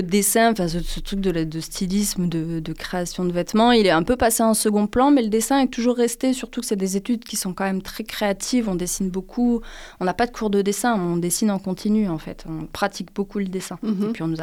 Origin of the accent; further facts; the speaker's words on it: northern France, France; J'ai eu la chance d'être prise à Amiens parce que je viens du nord de la France.